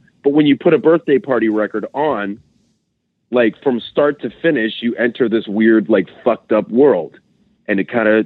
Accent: Pittsburgh, Pennsylvania, United States; Like, I grew up in Pittsburgh in the 70s.

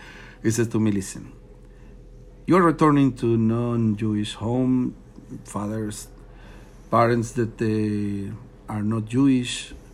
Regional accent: Veracruz, Mexico; born there; English is a second language; I was born in not a Jewish family. I was born in Mexico, Veracruz, in a Christian family.

